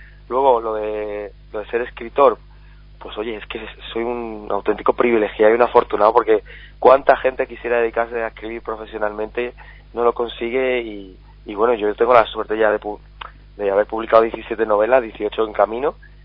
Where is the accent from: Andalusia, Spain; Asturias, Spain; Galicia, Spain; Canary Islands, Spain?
Andalusia, Spain; Carmona; Mi pueblo, con mi familia, con mis amigos, pues un día estupendo, un día increíble para mí.